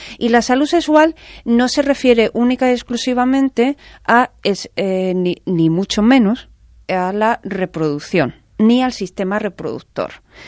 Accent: Extremadura, Spain; yo soy extremeña, la X no la he pronunciado nunca

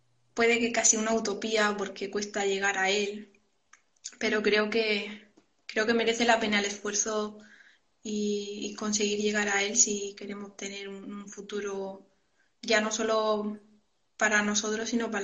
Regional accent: Region of Murcia, Spain; pues yo soy de Murcia, también hay escasez de agua

